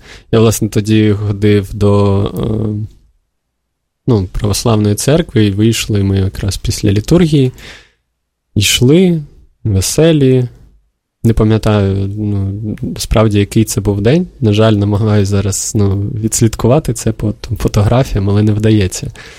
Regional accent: Kyiv, Ukraine; хоча я киянин, я все життя прожив на Оболоні

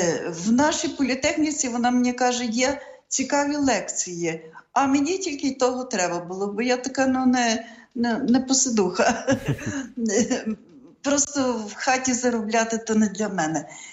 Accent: Stoianiv, Lviv Oblast, Ukraine; Народилася в селі Стоянові Радехівського району.

